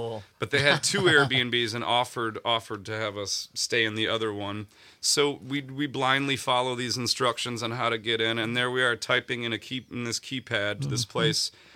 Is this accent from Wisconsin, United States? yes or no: yes; Appleton, Wisconsin, United States; I'm from Appleton, so we were offered a place by Mile of Music.